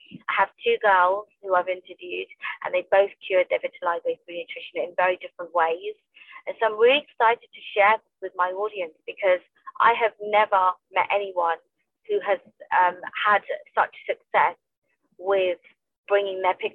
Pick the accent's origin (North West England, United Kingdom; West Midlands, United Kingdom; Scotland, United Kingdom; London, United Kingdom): London, United Kingdom; I'm from London. I was born and brought up in London. I'm a British-born Sikh